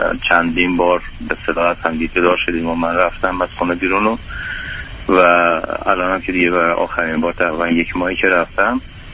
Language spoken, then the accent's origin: Persian; Iran; moved away; ما از ایران مهاجرت کردیم به کشورهای خلیج و اونجا گرفتاری بسیار شدید داشتیم علاوه بر اقامتی، و بعد خودمون رو خرجی به هر صورتی بود که شدیم تا 11 سال اونجا موندیم.